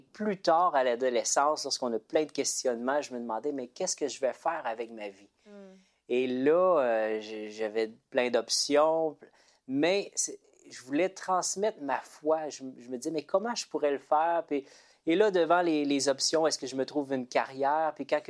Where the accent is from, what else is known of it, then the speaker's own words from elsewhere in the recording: Quebec, Canada; en 1998, je reviens chez moi, au Québec.